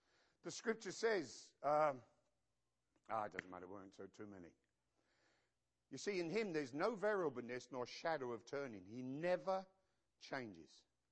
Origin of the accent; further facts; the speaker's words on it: United Kingdom; moved away as an adult; now in United States; I had to stand before a judge, lift my hand, and swear that I am no longer British. That I am now an American.